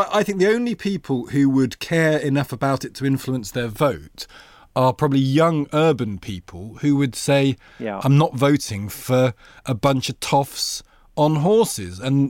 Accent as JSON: {"language": "English", "town": "Loughborough", "region": "East Midlands", "country": "United Kingdom", "said": "Well, I'm from Loughborough. The village next door to Loughborough is Quorn."}